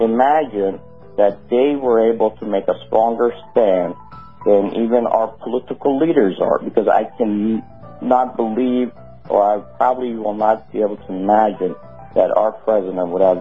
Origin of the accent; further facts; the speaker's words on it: Iran; English is a second language; I grew up in Iran. I saw the revolution.